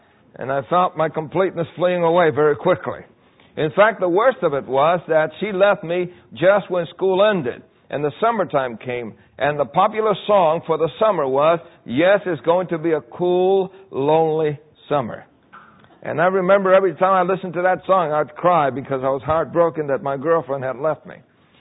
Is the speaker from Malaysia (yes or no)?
no; Puerto Rico; born there; When I was born in Puerto Rico, I was born in a place called El Fanguito. And that really means the mud place, the little mud place. And the reason why it's called El Fanguito is because it was a place that the poor people lived